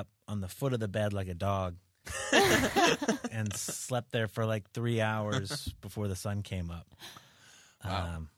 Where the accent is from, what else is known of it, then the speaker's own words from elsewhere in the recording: Webster Groves, Missouri, United States; I grew up in St. Louis.